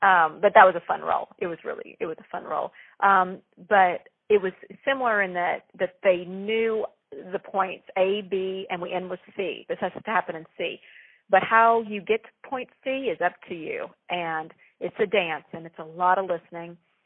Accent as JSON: {"language": "English", "region": "the South", "country": "United States", "tie": "born or raised there", "said": "Growing up in the South, where we were kind of raised to be ladies and be appropriate and smell good"}